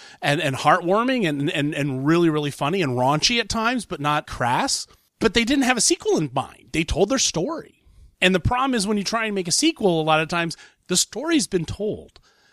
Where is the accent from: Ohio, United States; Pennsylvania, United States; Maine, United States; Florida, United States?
Ohio, United States; Columbus; And in my hometown in Columbus, Ohio, it's expanding.